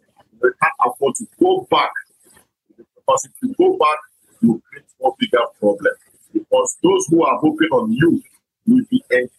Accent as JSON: {"language": "English", "country": "Nigeria", "said": "It's crazy as a Nigerian, when you go, you travel across the world and you get to international airports"}